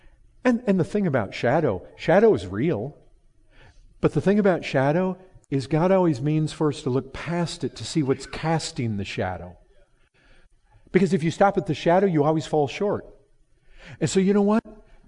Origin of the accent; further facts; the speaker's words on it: Paw Paw, Michigan, United States; moved away; I grew up in Michigan. You know what was back there? We lived on 8 acres, Pawpaw, Michigan.